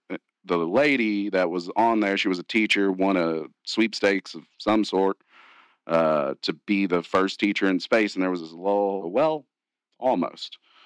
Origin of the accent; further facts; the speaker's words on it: Kentucky, United States; Yeah, I was. I was born on Fort Knox, raised in Meade County, Kentucky.